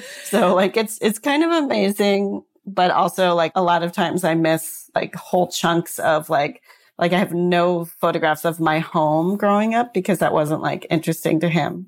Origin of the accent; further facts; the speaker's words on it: New York, United States; also born or lived in Arizona; So I grew up initially in New York.